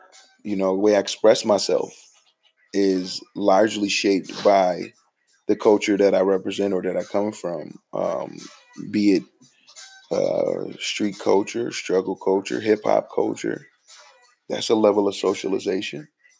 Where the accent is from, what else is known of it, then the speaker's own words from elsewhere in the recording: New York City, New York, United States; I'm from the Lower East Side.